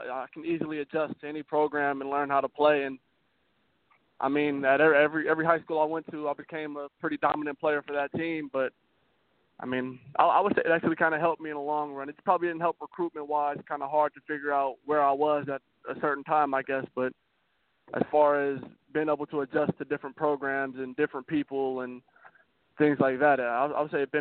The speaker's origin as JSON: {"language": "English", "town": "Fairfield", "region": "California", "country": "United States", "tie": "born or raised there", "said": "My grandmother had got sick, so we had to move back to my hometown. Ended up going to a school called Rodriguez High School in Fairfield, California."}